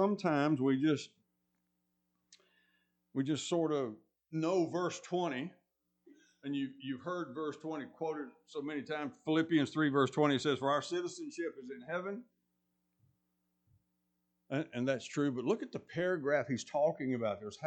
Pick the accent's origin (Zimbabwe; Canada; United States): United States; Texas; to be born here and live in Texas. And there's some rough parts of Texas, but I enjoy the fact of being a Texan.